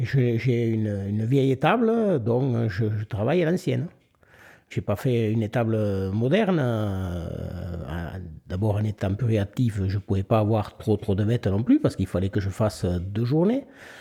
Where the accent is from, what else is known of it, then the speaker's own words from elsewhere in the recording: Aston, Occitanie, France; born there; je suis né à Aston il y a 68 ans.